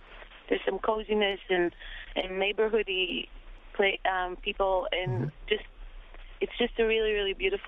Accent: Israel; now in Brooklyn, United States; I know I'm not a real Brooklynite. I'm from Israel. I came here.

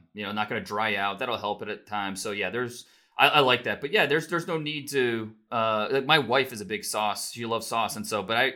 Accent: Ohio, United States; I'm born and raised in Ohio, so like I did not know you know just how big barbecue could be until I moved there and you know got engulfed in the culture. But it's you know, it's something that I brought with me back to Ohio

